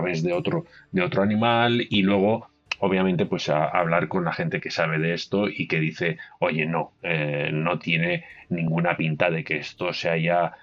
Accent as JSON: {"language": "Spanish", "country": "China", "second_language": "Spanish", "said": "esto choca viniendo de un país tan endogámico como es China"}